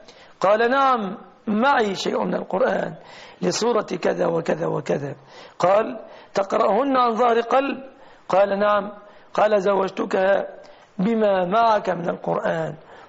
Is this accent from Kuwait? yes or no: no; Egypt; في بلادنا مصر الصداق يتمثل في الشبكة